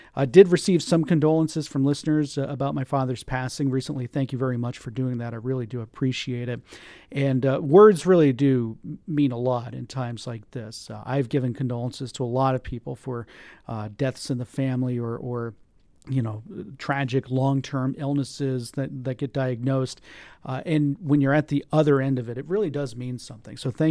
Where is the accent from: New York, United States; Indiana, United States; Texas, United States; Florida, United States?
Florida, United States; Tampa; my hometown of Tampa, Florida